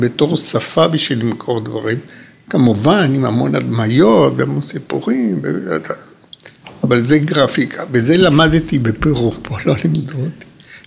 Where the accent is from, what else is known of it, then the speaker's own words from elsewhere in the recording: Peru; Hebrew is a second language; moved away as an adult; now in Israel; אני יליד, לא הארץ, יליד כדור הארץ. אני יליד פירו, יליד פירו.